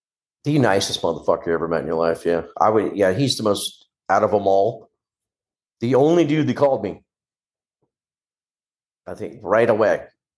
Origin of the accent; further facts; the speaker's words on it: Louisiana, United States; I'm from Louisiana, man. I got a lot of fucking friends that are fucking nuts.